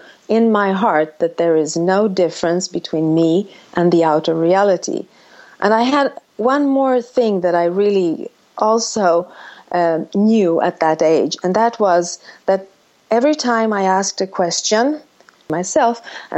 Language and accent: English; Sweden; Well, I'm calling from Sweden. And I was born and raised in Sweden.